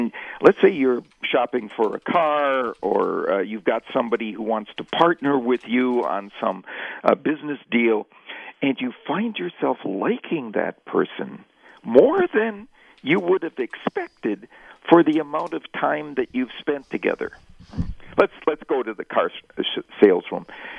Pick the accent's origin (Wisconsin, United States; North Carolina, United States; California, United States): Wisconsin, United States; I grew up in Wisconsin.